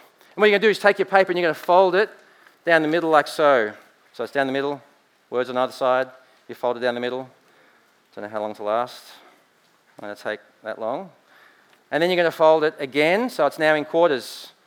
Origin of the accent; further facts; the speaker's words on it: Australia; For some reason, being in America actually made my accent stronger. It was as if Steve Irwin was my uncle, Paul Hogan was my dad. That's how proud I was.